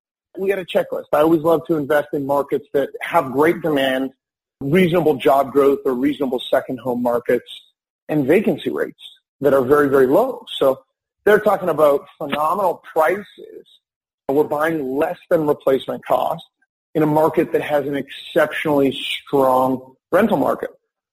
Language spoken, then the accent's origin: English; Winnipeg, Manitoba, Canada; so I'm from Winnipeg originally on the East Coast